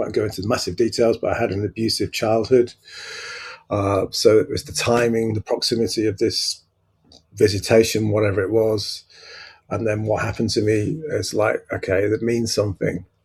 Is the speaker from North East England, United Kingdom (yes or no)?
yes; Peterlee, North East England, United Kingdom; also born or lived in Huddersfield; Okay, so I grew up in Peterlee, but I was originally born in Huddersfield, West Yorkshire, and then my family moved back there.